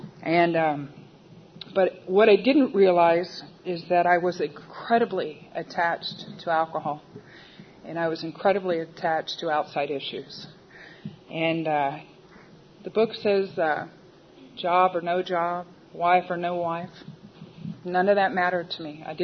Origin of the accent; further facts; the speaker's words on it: El Cajon, California, United States; I am from El Cajon.